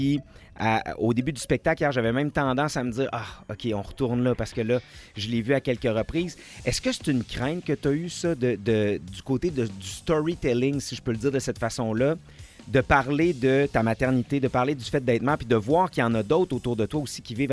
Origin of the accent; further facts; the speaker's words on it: Quebec City, Quebec, Canada; Non, moi, je suis de Québec pur et dur